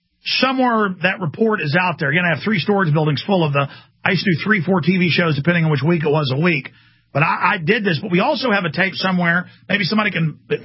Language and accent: English; Dallas, Texas, United States; I was glued to CNN at my friends' houses and at my girlfriend's house growing up in Dallas. That was right before I moved to Austin.